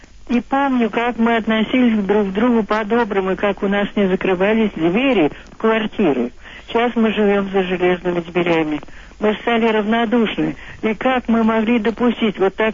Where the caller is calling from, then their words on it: Moscow Oblast, Russia; из Подмосковья.